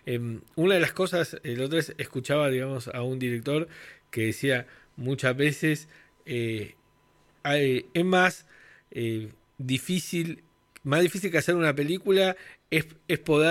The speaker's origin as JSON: {"language": "Spanish", "town": "La Plata", "region": "Buenos Aires Province", "country": "Argentina", "said": "Nosotros somos de La Plata"}